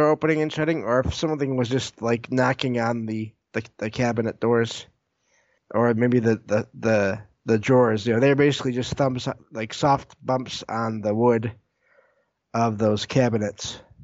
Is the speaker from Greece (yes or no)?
no; Michigan, United States; So I live in Michigan. I'm from Michigan, and I live in a small town. I believe it's north of Detroit.